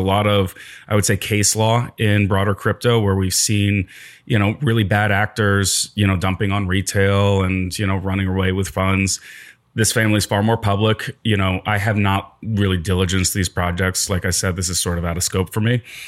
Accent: New York, United States; which is kind of sad as a New Yorker.

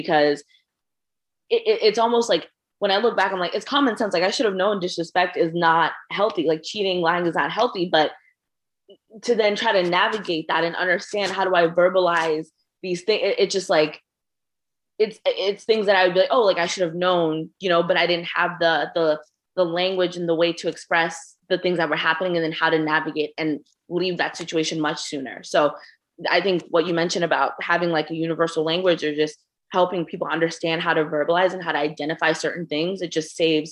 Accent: Zimbabwe; born there; I was born in Zimbabwe

